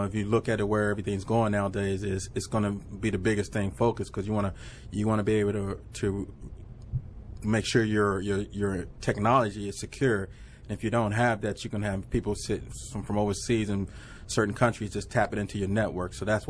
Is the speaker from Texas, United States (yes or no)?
no; Alabama, United States; now in Washington, United States; I'm originally from Alabama.